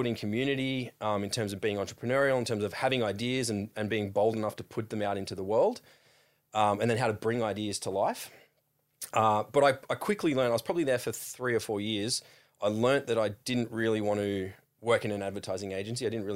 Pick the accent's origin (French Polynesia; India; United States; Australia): Australia; Sawtell, New South Wales; now in Sydney, Australia; A little town called Sawtell, just south of Coffs Harbour.